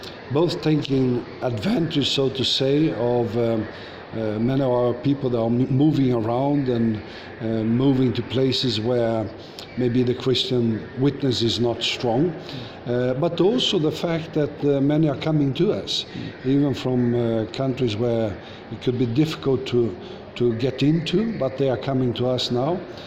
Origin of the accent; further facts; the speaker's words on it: Brazil; also born or lived in Sweden; My parents come to Brazil as missionaries from Sweden. So I was 4 years old when we moved to Brazil, and I was raised in Brazil, and that has become my home country.